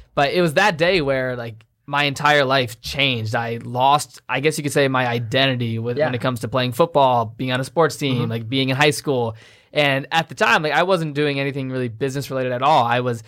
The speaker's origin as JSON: {"language": "English", "region": "Virginia", "country": "United States", "said": "But for those that don't know, like I said, I'm from Virginia. I grew up playing sports my entire life."}